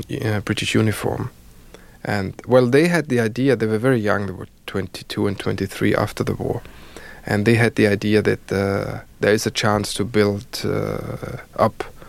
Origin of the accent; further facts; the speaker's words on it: Vienna, Austria; English is a second language; also born or lived in Berlin / New York; Yeah, I left Vienna in 1980. I was 4 years in Berlin, 1 year in New York. So altogether, I was away from Vienna for 7 years.